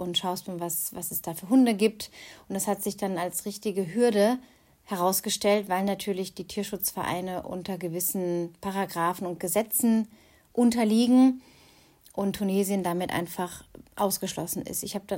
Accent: Germany; moved away as an adult; now in Tunisia; Ja, Thema Deutschland noch. Also, ich möchte ja mein Heimatland nicht verteufeln

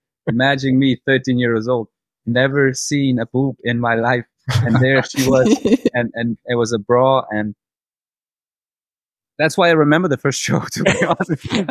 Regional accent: Serbia; And I will say I am from Serbia. I have gypsy mother and father, and I can throw a curse at you.

